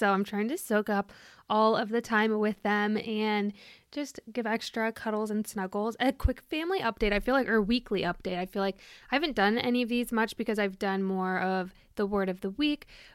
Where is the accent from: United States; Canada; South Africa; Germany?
Germany; I was born in Germany. I've moved around there a lot.